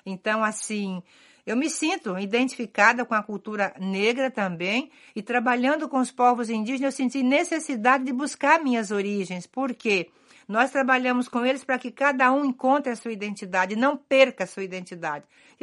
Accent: Espírito Santo, Brazil; also born or lived in São Paulo / Minas Gerais; No Brasil, eu comecei minha caminhada muito longe, lá no Espírito Santo, onde eu nasci. Fiz meus primeiros anos de formação lá, depois a São Paulo, no Brasil, onde era o meu noviciado.

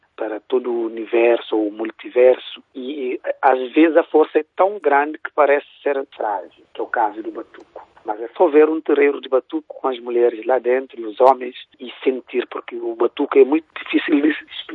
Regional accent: Cape Verde; como nós todos, como cabo-verdianos que somos

